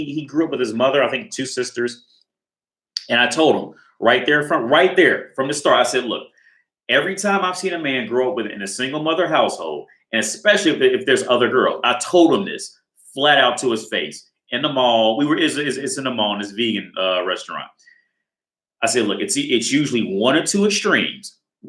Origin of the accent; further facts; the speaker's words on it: Cincinnati, Ohio, United States; Because like I said, when I'm from Cincinnati, and I went to a trashy high school, so I've seen a lot of trashy shit.